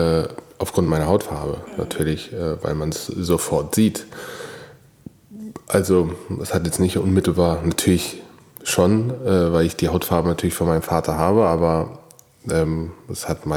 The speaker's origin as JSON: {"language": "German", "town": "Karlsruhe", "region": "Baden-Württemberg", "country": "Germany", "tie": "born there", "said": "Aus Deutschland. geboren bin ich in Karlsruhe und bin Sohn einer deutschen Mutter und eines nigerianischen Vaters."}